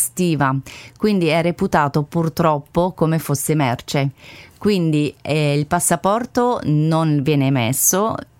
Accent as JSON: {"language": "Italian", "country": "Lebanon", "lives_now": "Italy", "said": "Perché il Libano è il mio paese di origine"}